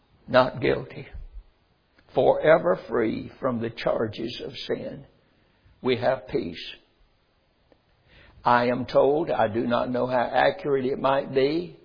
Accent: North Carolina, United States; born there; I was born in North Carolina.

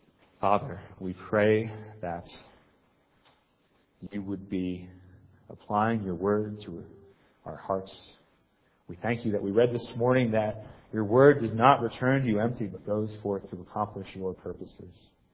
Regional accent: Maine, United States; I grew up in Maine, and so I did a little bit of hiking there as well.

